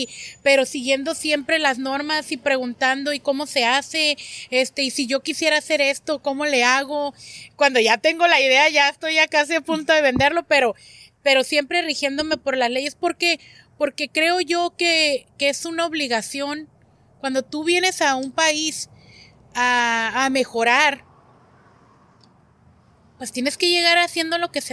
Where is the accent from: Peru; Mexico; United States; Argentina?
Mexico; moved away; Porque vienes de fuera y tienes que aprender. Yo vengo de la cultura de México en la que si tú ahorita quieres vender tamales, nomás te sales allá afuera.